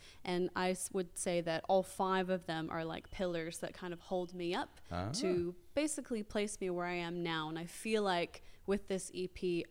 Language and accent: English; Portland, Oregon, United States; now in Christchurch, New Zealand; Yes, I'm originally from Portland, Oregon, but I've been living in Christchurch for the last 17 years now.